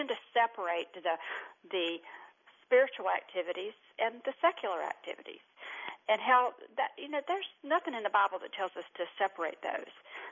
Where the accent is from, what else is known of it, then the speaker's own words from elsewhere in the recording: North Carolina, United States; also born or lived in New York; I was born in Eastern North Carolina. I know with this accent, you probably thought I was from New York or something, but Eastern North Carolina.